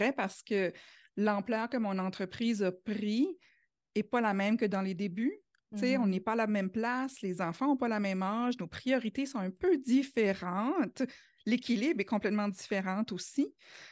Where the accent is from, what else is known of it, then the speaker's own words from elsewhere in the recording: New Brunswick, Canada; accent: Acadian; vous l'aurez probablement deviné par mon accent, hein. Je viens du Nouveau-Brunswick, je suis acadienne. D'ailleurs, j'habite encore ici